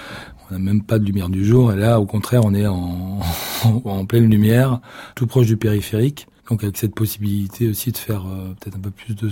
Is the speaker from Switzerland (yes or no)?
no; Brittany, France; now in Paris, France; je suis breton d'origine, quand même, je tiens à le dire.